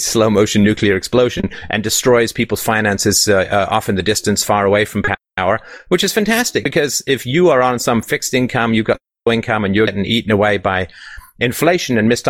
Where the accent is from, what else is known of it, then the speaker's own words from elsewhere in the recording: Canada; I'm from Canada, so Ski Hills are my middle name.